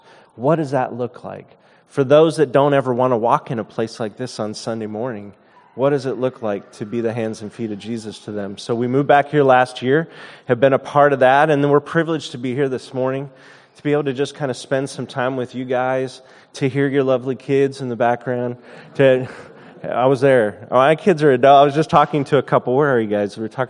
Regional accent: Los Angeles, California, United States; Growing up in Los Angeles, we live in an area that is not culturally Christian in any way. Church is not a part of culture here.

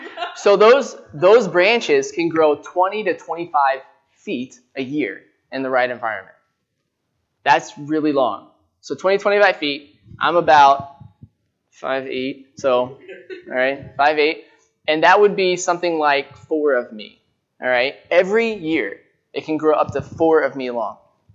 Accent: United States; Americans, huh? I'm an American.

